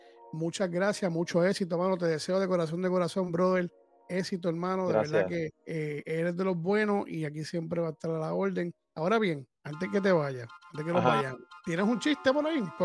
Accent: Puerto Rico; Y más para nosotros, que somos puertorriqueños, nos crían con carbohidrato y fritura y fritura y fritura

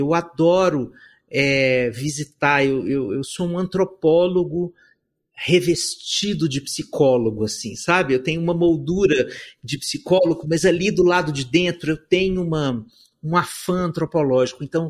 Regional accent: Minas Gerais, Brazil; Eu sou mineiro, eu estudei para isso.

